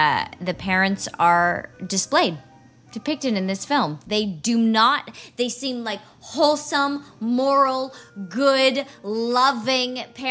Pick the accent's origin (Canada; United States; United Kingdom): Canada; I'm so Canadian